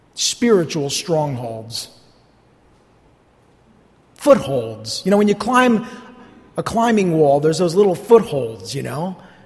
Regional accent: New Jersey, United States; Obviously, I am from North Jersey.

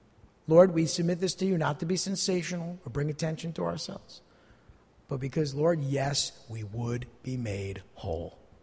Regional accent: New Jersey, United States; I know what I would have said, because I'm from New Jersey and I'm Sicilian.

